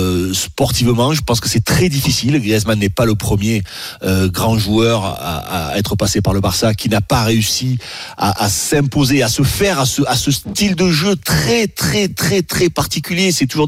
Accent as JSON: {"language": "French", "country": "France", "said": "Mais nous, on est français."}